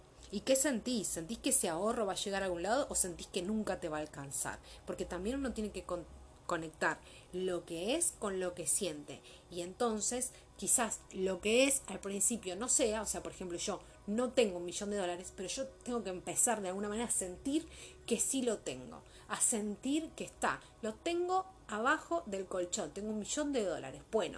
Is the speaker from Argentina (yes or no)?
yes; Argentina; porque bueno, en el banco es complicado siendo argentino